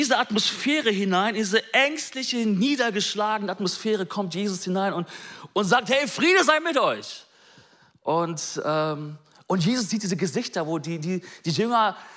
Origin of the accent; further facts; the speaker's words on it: Bielefeld, North Rhine-Westphalia, Germany; dass wir als Bielefelder diesen Finaleinzug gefeiert haben.